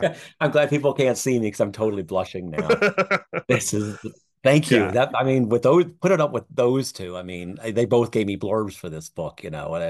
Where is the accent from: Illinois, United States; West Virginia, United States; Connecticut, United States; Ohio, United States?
Ohio, United States; Columbus; also born or lived in Colorado Springs / Denver / San Antonio / Omaha; now in Rockville, United States; I'm from Columbus, Ohio, although I left there in 2001. Yeah. Since then, we've lived in Colorado Springs, Denver, San Antonio, Omaha, and now we're in Rockville.